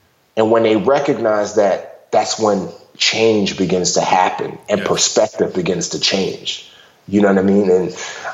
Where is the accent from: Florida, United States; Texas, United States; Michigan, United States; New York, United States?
New York, United States; Bronx; because I grew up in the Bronx. And me growing up in the Bronx, especially in my first command, because all I knew was Bronx